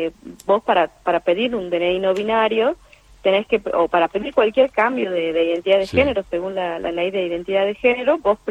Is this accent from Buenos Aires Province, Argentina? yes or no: no; Tucumán, Argentina; acá yo soy de Tucumán